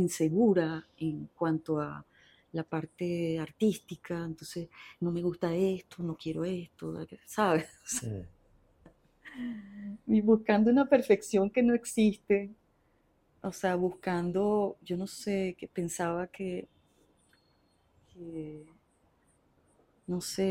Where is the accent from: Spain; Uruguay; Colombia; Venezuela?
Venezuela; yo me crié aquí en Venezuela. Mi papá es curazoleño